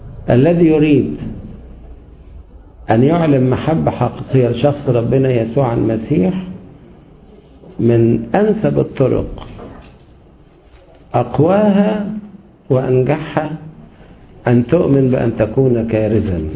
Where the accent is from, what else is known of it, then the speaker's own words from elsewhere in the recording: Egypt; قلت له حبيبي احنا عندنا في مصر ما نقولش كده